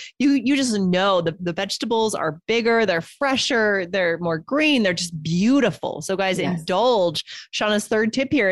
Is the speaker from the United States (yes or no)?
yes; New Hampshire, United States; born there; I was born in New Hampshire, actually. I'm kind of a transplant. I've been all over the place.